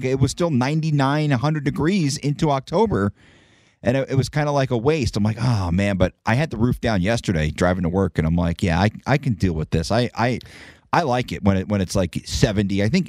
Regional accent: Northeast, United States; I grew up in the Northeast.

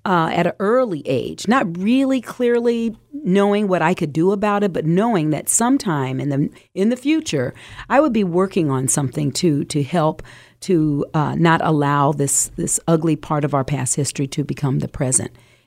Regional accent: Nebraska, United States; She happened to visit my hometown in Nebraska, and I saw her at the podium.

